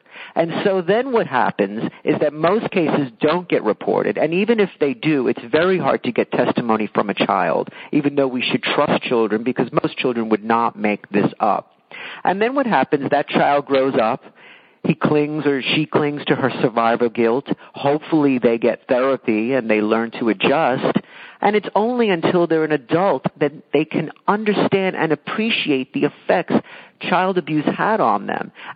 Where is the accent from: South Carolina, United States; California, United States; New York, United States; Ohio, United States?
New York, United States; Staten Island; I met old friends from growing up on Staten Island